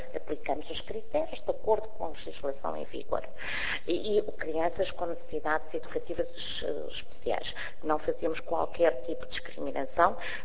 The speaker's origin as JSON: {"language": "Portuguese", "region": "Guarda", "country": "Portugal", "said": "eu sou de uma aldeia do distrito da Guarda"}